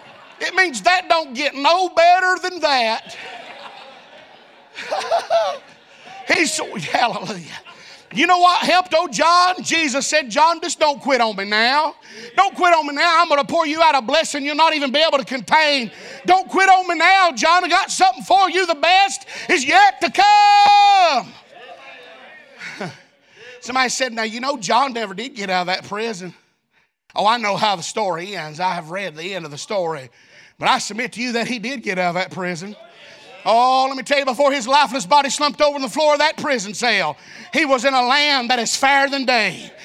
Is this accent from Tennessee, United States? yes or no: yes; Tennessee, United States; I was raised up in the hills of Tennessee. I'm not a hillbilly. I'm an Appalachian American.